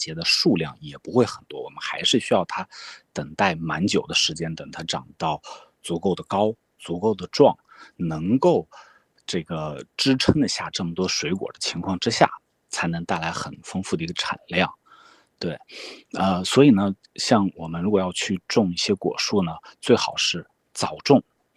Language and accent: Chinese; Shanxi, China; now in California, United States; 我们像我是北方人啦，我见的枣，我还是山西人，所以我见的枣都我们那种山西的大枣